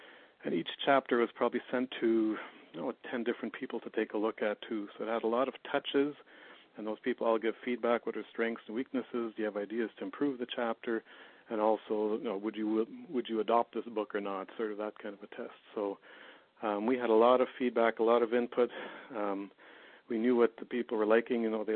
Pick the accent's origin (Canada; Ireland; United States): Canada; and I'm a Canadian